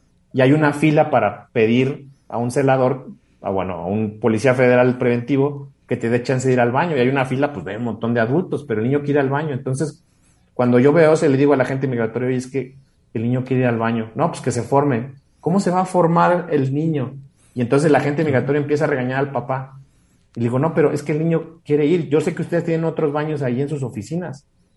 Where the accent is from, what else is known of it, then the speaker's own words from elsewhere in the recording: Mexico; Y pues te sientes mucha impotencia y sientes mucho coraje, mucha tristeza de como mexicano